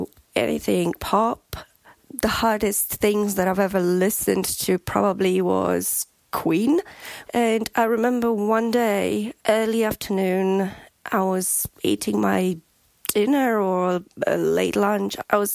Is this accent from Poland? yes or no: yes; Poland; English is a second language; moved away as an adult; now in United Kingdom; I'm originally from Poland, but I've lived in UK for over 20 years now.